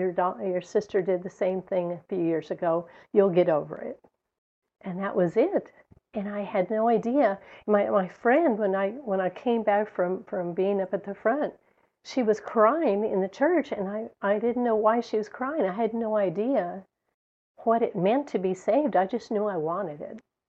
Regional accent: El Paso, Texas, United States; I was raised in El Paso, so I was a desert rat. And we went to the Catholic Church as a family.

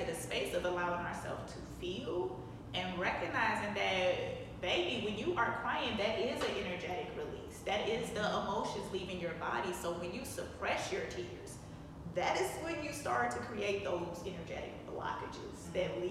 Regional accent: Chicago, Illinois, United States; Yes, well, I'm from Chicago, and I grew up on the East Side

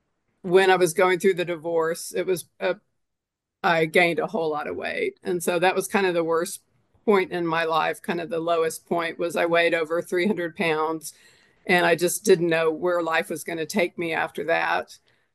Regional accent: Tulsa, Oklahoma, United States; I'm the youngest of three kids. I was raised here in Tulsa to an engineer and a housewife who worked.

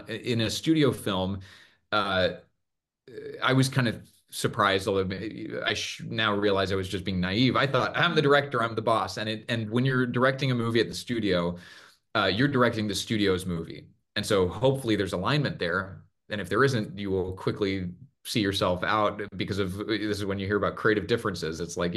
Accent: Tucson, Arizona, United States; one little girl from just north of Tucson, my hometown, sent me a little I don't know what it is.

